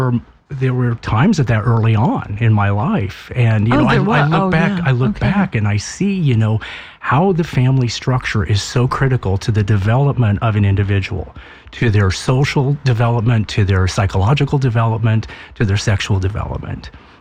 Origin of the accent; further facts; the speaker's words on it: Iowa, United States; also born or lived in Columbus, Ohio / North Carolina; now in Toledo, United States; I actually was born and raised in Iowa, and then I lived for about 30 years in Columbus, Ohio.